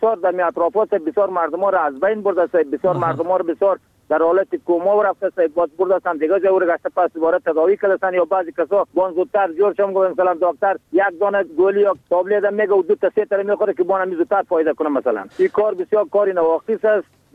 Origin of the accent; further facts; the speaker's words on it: Yazar, Bamyan, Afghanistan; now in Qaghur, Afghanistan; معمولتون صاحب از سوالی که همارد قریه یازر ولایت ما بامیان فعلا باشنده قریه قاغور زمین قاغور سکونت پذیر است.